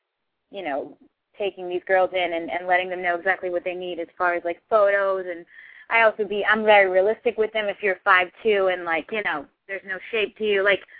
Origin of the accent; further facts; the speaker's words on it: Haiti; I grew up in Haiti as well, and it's just, it's dear to me